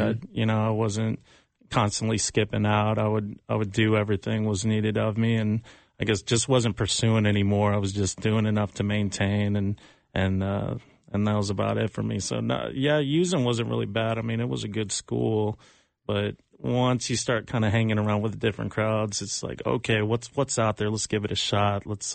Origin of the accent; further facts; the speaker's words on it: Mississippi, United States; because I'm half Japanese. My mom's full Japanese, and my dad was white, and we grew up in Mississippi.